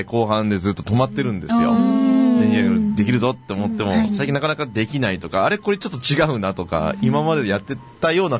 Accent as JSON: {"language": "Japanese", "town": "Kainan", "region": "Tokushima", "country": "Japan", "tie": "born there", "said": "生まれは、徳島県なんですよね、私実は。で、徳島県の海南町、今は、合併して海陽町って言ってるんですけれども、"}